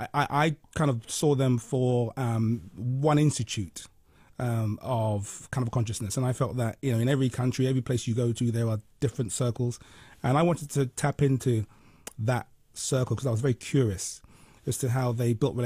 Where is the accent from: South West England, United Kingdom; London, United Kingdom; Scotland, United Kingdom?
London, United Kingdom; I would learn about Jamaica because I'd never been there. I was born and raised in London.